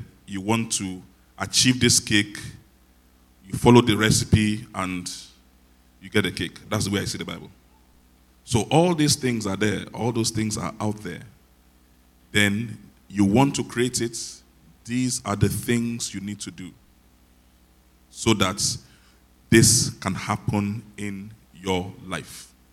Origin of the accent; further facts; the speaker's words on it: Ibadan, Oyo, Nigeria; You know, I grew up in Ibadan, Agodi.